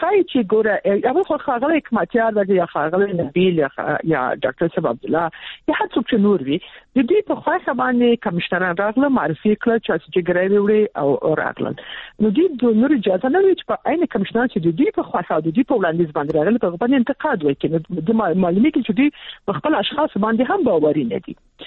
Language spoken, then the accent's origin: Pashto; Kabul, Afghanistan; موږ د کابل خلکو جګ تلفات تقریبا 1 لک شاوخوا ورکړ